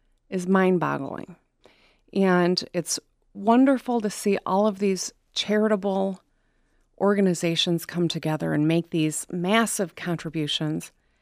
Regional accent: Michigan, United States

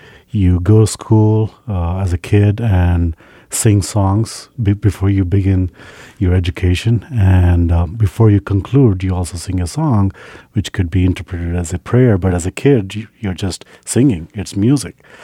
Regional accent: India; I grew up in India where in most families, music is a way of life

